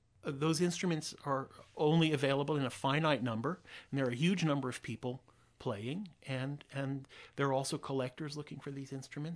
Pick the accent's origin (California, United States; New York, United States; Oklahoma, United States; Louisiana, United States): California, United States; Oakland; When I had returned to the Bay Area, I grew up in Oakland